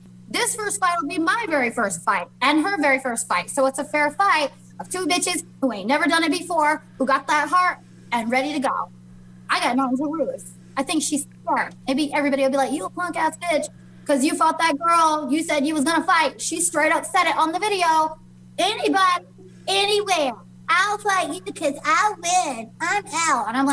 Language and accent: English; Las Vegas, Nevada, United States; Okay, so I'm from Vegas, right? People be out drinking and shit all the time and acting crazy.